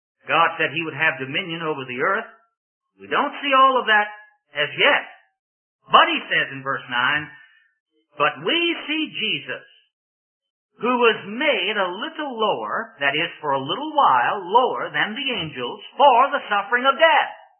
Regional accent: Virginia, United States; it happened back in my home state of Virginia.

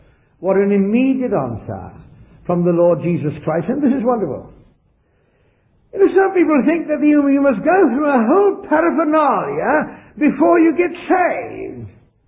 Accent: South Africa; born there

